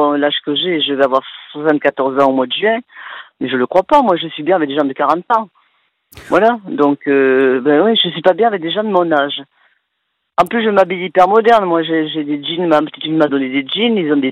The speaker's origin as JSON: {"language": "French", "town": "Montauban", "region": "Occitanie", "country": "France", "said": "puisque je suis du Tarn-et-Garonne, je suis de Montauban"}